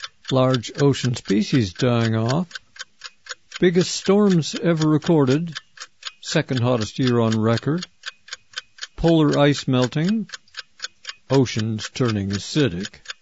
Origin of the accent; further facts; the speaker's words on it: Toronto, Ontario, Canada; I grew up in Toronto. That never happened.